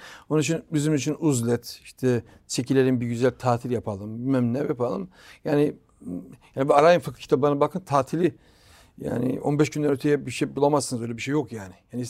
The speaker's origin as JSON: {"language": "Turkish", "region": "Rize", "country": "Turkey", "tie": "born or raised there", "said": "Rize'de yaşıyorum. Rize'de doğdum. İlmimin ekseriyetini Rize'de tahsil ettim."}